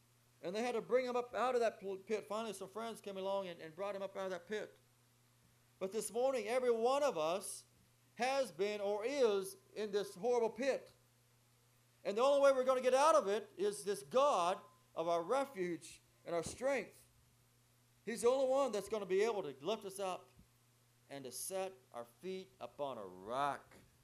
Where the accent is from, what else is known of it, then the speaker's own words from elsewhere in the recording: Oklahoma, United States; I said I grew up in Western Oklahoma. We didn't hardly know what rocks were out there in our soil. We could dig down 50 foot and you wouldn't hit a rock in most places. I moved to Northeast Kansas.